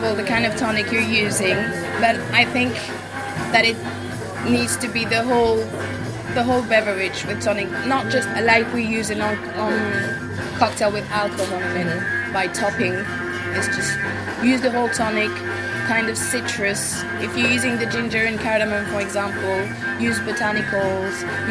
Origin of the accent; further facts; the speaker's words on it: England, United Kingdom; I'm English, so I really enjoyed ginger.